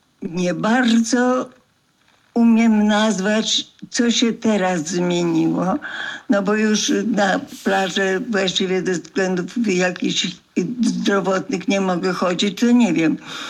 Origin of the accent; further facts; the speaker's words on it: Koszalin, West Pomeranian Voivodeship, Poland; W dzieciństwie byłam w Koszalinie, a Koszalina była bardzo blisko nad morze.